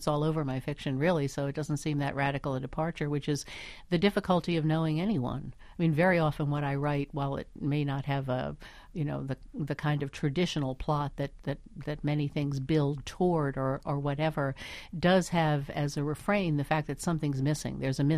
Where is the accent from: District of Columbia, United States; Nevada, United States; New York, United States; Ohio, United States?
District of Columbia, United States; Washington; I was in Washington, D.C. at the time. You know, that's my hometown.